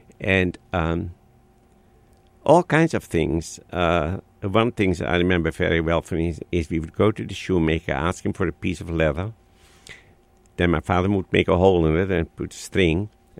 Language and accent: English; Rotterdam, South Holland, Netherlands; English is a second language; Oh, it was a lively city. Of course, we had all these harbors, so there was a lot of international people coming there too.